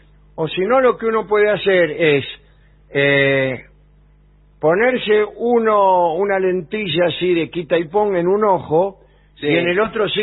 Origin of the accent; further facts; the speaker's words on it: Baigorrita, Buenos Aires Province, Argentina; No, yo soy de Baigorrita, provincia de Buenos Aires.